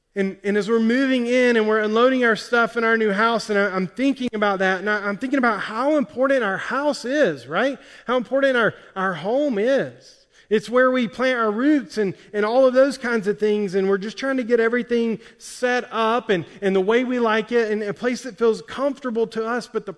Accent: Alabama, United States; It's because I'm from Alabama, and you might have thought I said Haitians

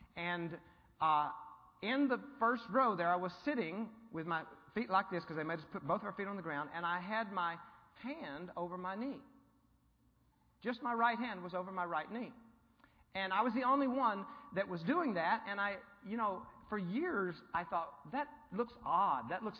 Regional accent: Monahans, Texas, United States; I'm going to my hometown tomorrow of Monahans

